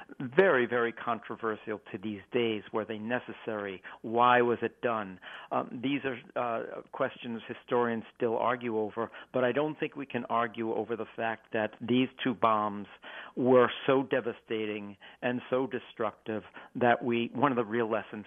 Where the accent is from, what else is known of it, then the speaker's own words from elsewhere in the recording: United States; it's a very troubling sign to me as a historian and as an American.